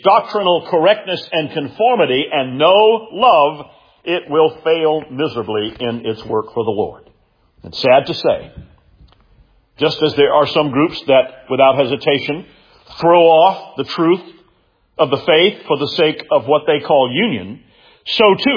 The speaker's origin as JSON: {"language": "English", "town": "Columbia", "region": "South Carolina", "country": "United States", "tie": "born or raised there", "said": "I mean, I grew up in Columbia."}